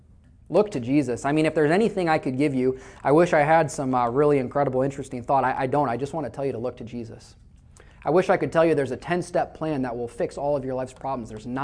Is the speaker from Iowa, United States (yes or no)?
yes; Iowa, United States; because all my stories about farmers, because I'm from Iowa